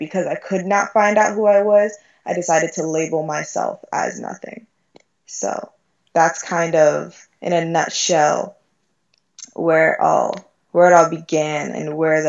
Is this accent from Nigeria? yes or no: yes; Nigeria; For those of you who don't know, I'm Nigerian. I didn't like being Nigerian.